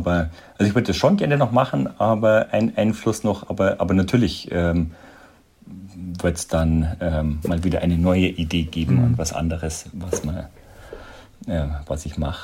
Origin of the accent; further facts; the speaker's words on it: Bavaria, Germany; born there; also ich bin hier in Bayern geboren.